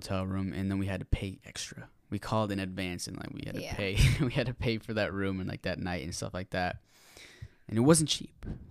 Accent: Seattle, Washington, United States; So, I was looking around for, like, Seattle, because we're from Seattle

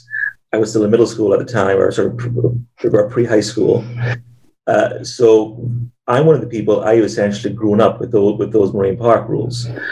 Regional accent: Cayman Islands; So I grew up fishing here in Cayman, and that was what introduced me, and then snorkeling, and then getting into scuba diving

